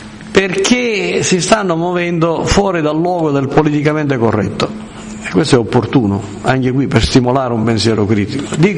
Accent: Sicily, Italy; In sostanza, io sono un siciliano, ci sono molti miti sull'Etna, no?

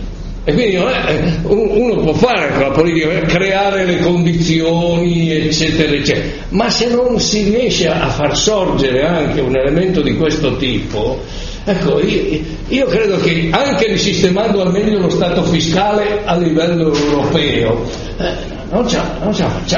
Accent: Sesto San Giovanni, Lombardy, Italy; io sono di Sesto San Giovanni, ecco.

